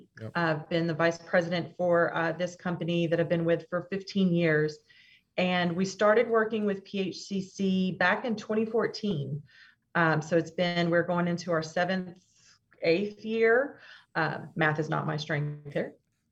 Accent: Louisiana, United States; I'm originally from South Louisiana. I have a degree from Centenary College up in North Louisiana, as well as a master's from LSU

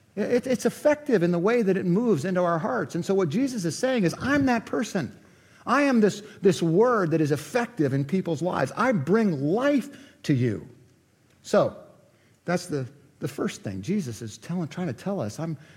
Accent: Cleveland, Ohio, United States; I'm from Cleveland, and when the Browns play the Steelers, for the last 60 years, it has been a battle within me.

